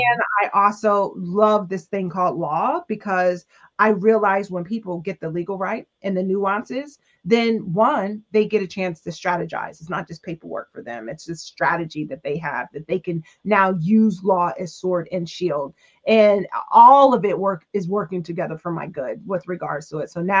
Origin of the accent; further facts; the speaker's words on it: Harrisburg, Pennsylvania, United States; So I'm actually from Harrisburg, Pennsylvania. I'm one of eight girls.